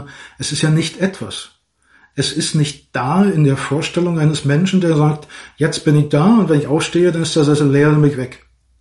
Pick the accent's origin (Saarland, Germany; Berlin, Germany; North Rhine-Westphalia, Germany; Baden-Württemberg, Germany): Berlin, Germany; kam mir so ein Einfall als Berliner